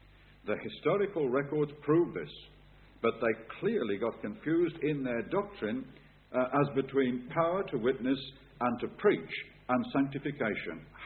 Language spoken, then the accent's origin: English; Darlaston, West Midlands, United Kingdom; I'm also from Staffordshire. It's interesting, I come from a town, I was born and bred in a town called Darlaston, which is between Wolverhampton and Wensbury.